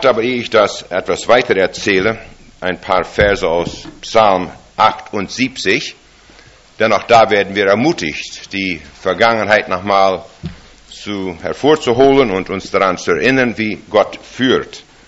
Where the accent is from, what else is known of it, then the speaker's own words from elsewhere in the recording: Saskatchewan, Canada; German is a second language; Ich wurde als sehr junges Kind geboren in Saskatchewan, Kanada.